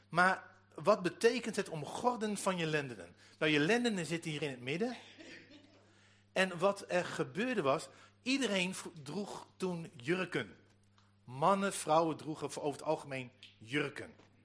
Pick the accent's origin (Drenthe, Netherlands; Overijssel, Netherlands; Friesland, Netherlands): Overijssel, Netherlands; Deventer; Ik kom uit Deventer, ja.